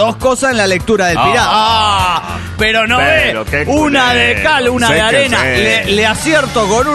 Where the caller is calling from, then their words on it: Phoenix, Arizona, United States; de Phoenix, Arizona.